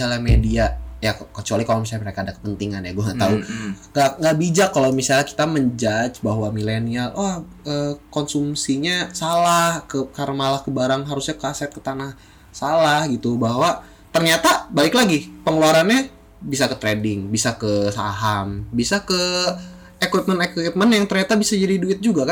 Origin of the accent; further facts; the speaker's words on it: Bandung, West Java, Indonesia; gue sebagai anak Bandung merasa teroffense.